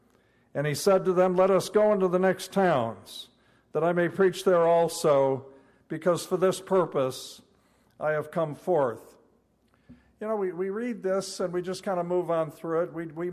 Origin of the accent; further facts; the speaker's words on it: United States; And I go, well, as an American, I was thinking hundreds, you know.